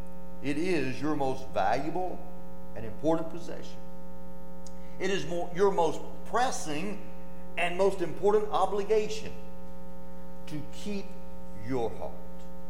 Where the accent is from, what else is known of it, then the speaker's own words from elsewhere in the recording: Sulphur Springs, Arkansas, United States; Back where I was growing up in Sulphur Springs, Arkansas, there was nothing to fear.